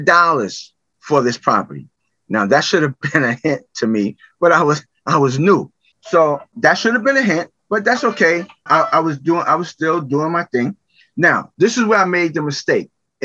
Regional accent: Brooklyn, New York, United States; I'm from Brooklyn, New York. I was born and raised Brooklyn, New York in Bed-Stuy area, Bedford-Stuyvesant.

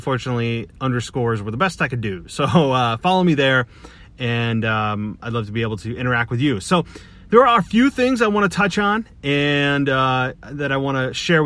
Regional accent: Albany, New York, United States; Sami Zayn segment that emanated from my hometown of Albany, New York, I am not proud of that. I will tell you, this is not something that we want to go down in the history of Albany, New York

